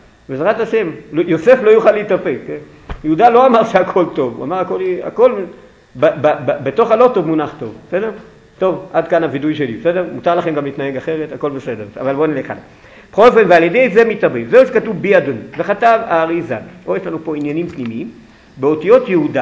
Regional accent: Jerusalem, Jerusalem District, Israel; לא גדלתי בזה, גדלתי בירושלים עיר הקודש

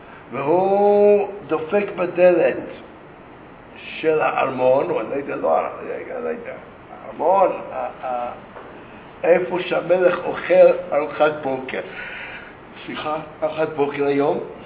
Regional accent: Petah Tikva, Central District, Israel; אני גדלתי בפתח תקווה

